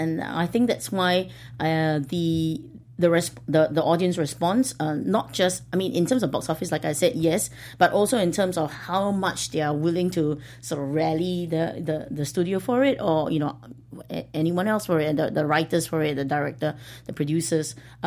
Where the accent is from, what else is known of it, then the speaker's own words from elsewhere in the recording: Singapore; I guess because I am from Singapore